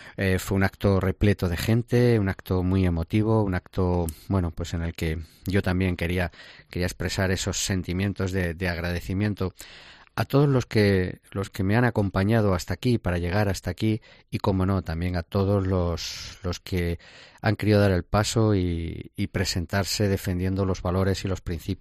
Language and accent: Spanish; Daimiel, Castilla-La Mancha, Spain; que ser alcalde de mi pueblo. Yo creo que por qué no una cuarta, ¿no? Yo creo que el trabajo está hecho, el trabajo es una situación que ha cambiado por completo la fisonomía del ayuntamiento de Daimiel